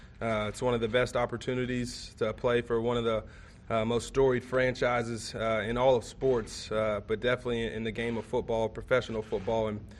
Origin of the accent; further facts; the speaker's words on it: Cincinnati, Ohio, United States; growing up around the Cincinnati area, that was a team that you know about. And, you know, being a Bengal fan when I was a kid